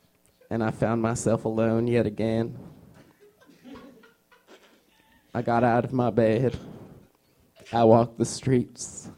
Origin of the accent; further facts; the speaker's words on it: Loveland, Texas, United States; Listen, I know that you have all types of lifestyles up here in New York, but I'm from Loveland, Texas.